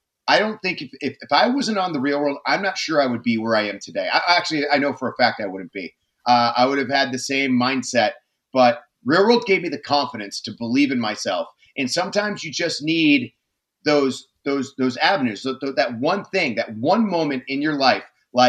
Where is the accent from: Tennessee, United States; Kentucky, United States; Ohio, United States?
Ohio, United States; Cleveland; when I was growing up in Cleveland, the ideal like life for you is that after high school, you go to college. After college, you go back to Cleveland, you get a job